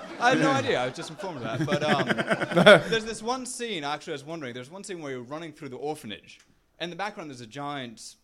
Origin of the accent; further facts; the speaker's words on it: Seattle, Washington, United States; First off, I came down here from Seattle, so...